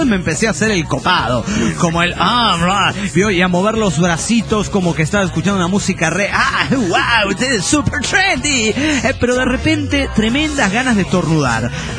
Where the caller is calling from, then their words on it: Guadalajara, Jalisco, Mexico; de Guadalajara, Jalisco, México.